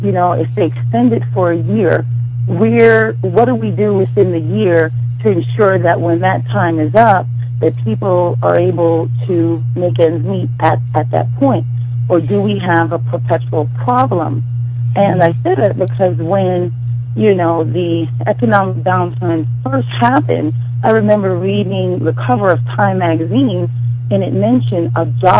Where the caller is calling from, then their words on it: British Columbia, Canada; I'm calling from Southeast BC.